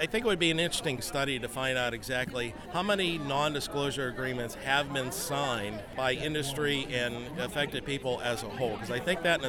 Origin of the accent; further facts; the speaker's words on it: Pilot Point, Texas, United States; also born or lived in Decatur; I'm from Pilot Point, Texas, formerly of Decatur, Texas.